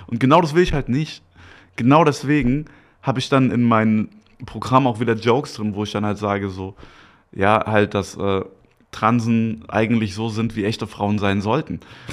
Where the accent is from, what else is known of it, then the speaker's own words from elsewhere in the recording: Germany; ich komme aus Deutschland